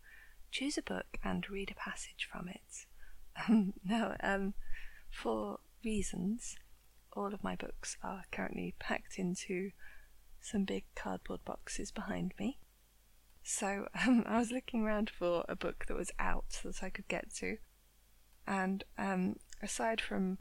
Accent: United Kingdom; I'm from the UK.

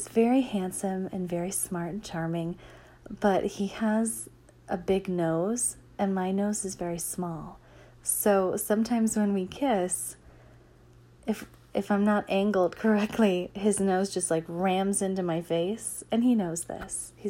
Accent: the South, United States; accent: Southern; I typically don't do accents because I don't care for my southern accent, honestly, but some people like it.

